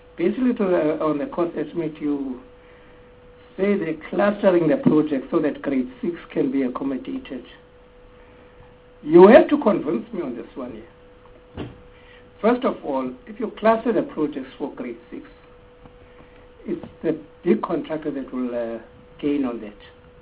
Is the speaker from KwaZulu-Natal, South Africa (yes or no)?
no; Eastern Cape, South Africa; Then the state of the schools, as my colleagues have said, in the Eastern Cape, they are horrible. I'm from the Eastern Cape.